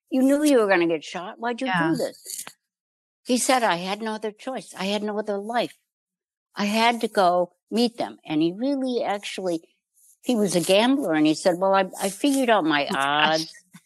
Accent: Chicago, Illinois, United States; I grew up in Chicago.

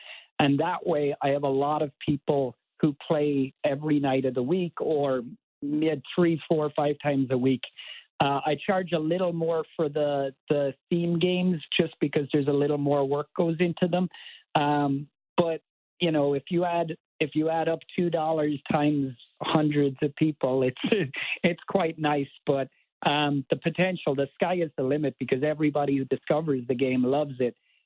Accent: Cork, Munster, Ireland; moved away as an adult; now in Baltimore, United States; Born and raised in Cork in Ireland, and then I moved to America for college. I went to Johns Hopkins University in Baltimore, and I made Baltimore my home now. So my wife and I live in downtown Baltimore.

